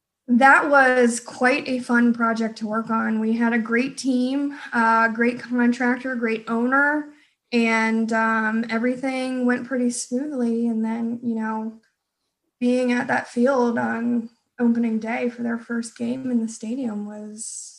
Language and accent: English; Florida, United States; I'm originally from Florida.